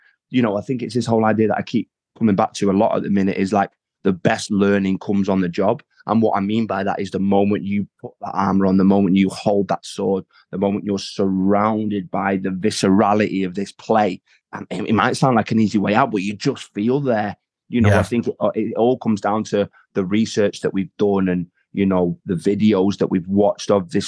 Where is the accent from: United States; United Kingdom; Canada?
United Kingdom; Manchester, North West England; accent: Northern; It's not my accent. It's, you know, it's toned down a little bit, but it is on the map as Northern as maybe some may specifically say Manchester.